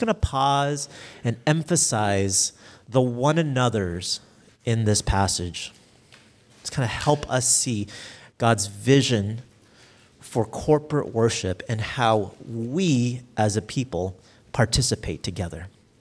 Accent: San Jose, California, United States; born there; now in Louisville, United States; Both my parents are from Vietnam, but I was born here in the States in San Jose, California. Our family moved to Louisville, Kentucky in 2014.

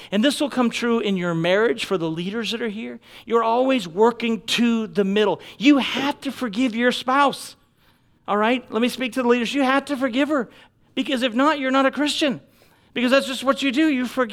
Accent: Maine, United States; I'm from New England, so I'm from Maine, all right? So we talk harsh.

